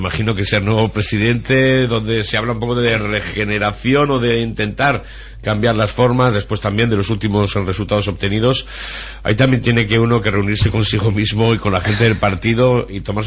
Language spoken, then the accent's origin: Spanish; Navarre, Spain